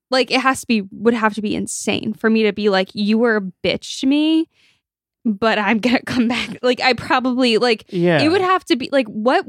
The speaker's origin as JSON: {"language": "English", "country": "United States", "said": "because I'm an American"}